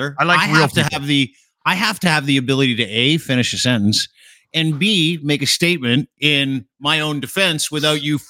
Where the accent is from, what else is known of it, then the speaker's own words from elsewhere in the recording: United Kingdom; I do have bad teeth, though, because I am British.